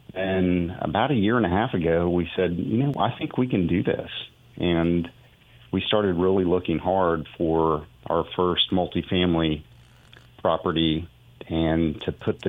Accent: Oklahoma City, Oklahoma, United States; Well, I grew up in Oklahoma City, and I've had some cousins that have had single family rental properties

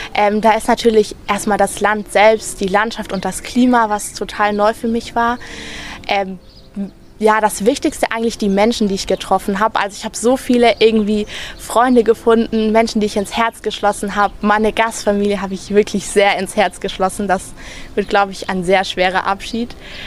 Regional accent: Baden-Württemberg, Germany; Also aufgewachsen bin ich in Deutschland. Ich bin in Süddeutschland geboren, genauer gesagt in Baden-Württemberg. Das liegt ganz im Südwesten von Deutschland. Und ich habe immer in einem vergleichsweise kleinen Dorf gewohnt.

